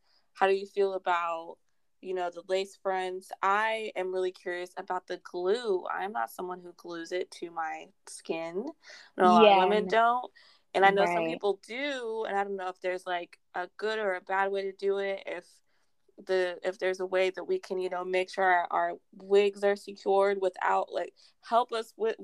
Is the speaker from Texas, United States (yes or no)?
yes; Houston, Texas, United States; now in California, United States; I'm from Houston, Texas originally. Shout out to H-Town.